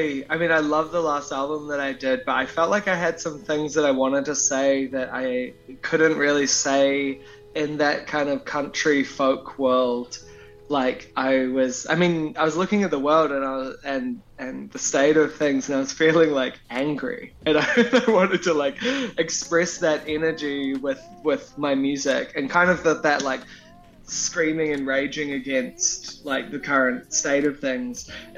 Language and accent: English; New Zealand; now in Melbourne, Australia; I'm living in Melbourne. I'm quite far from the New Zealand music community